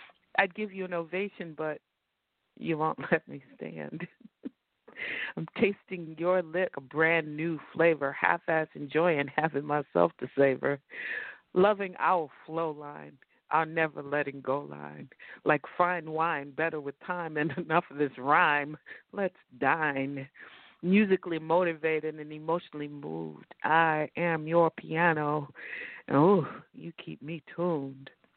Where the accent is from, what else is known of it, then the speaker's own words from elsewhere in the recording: San Francisco, California, United States; Yeah, I'm from San Francisco.